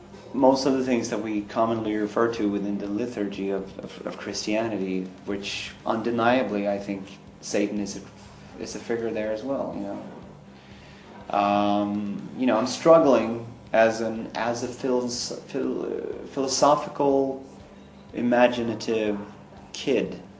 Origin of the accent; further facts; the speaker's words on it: Sweden; And in my hometown where I grew up, we have an old church. It predates Protestantism in Sweden.